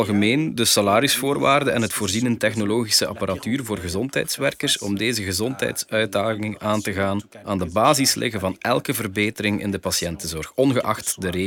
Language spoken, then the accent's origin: Dutch; DR Congo; moved away as an adult; also born or lived in Kinshasa, DR Congo / Liège, Belgium; now in Belgium; Ik kom oorspronkelijk uit DR Congo. Ik heb een deel van mijn studie gevolgd aan de Universiteit van Kinshasa, voordat ik mijn studie afmaakte in België aan de Universiteit van Luik.